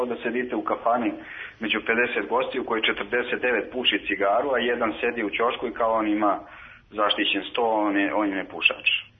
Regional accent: Valjevo, Šumadija and Western Serbia, Serbia; Ja sam iz Valjeva bio i u Valjevu.

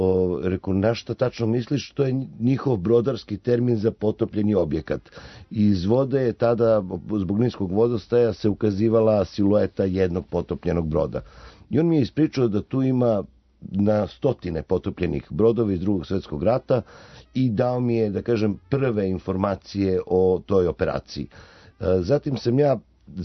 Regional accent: Zaječar, Southern and Eastern Serbia, Serbia; Ja sam rođen u Zaječaru i živeo sam u to vreme, pa i sada tamo.

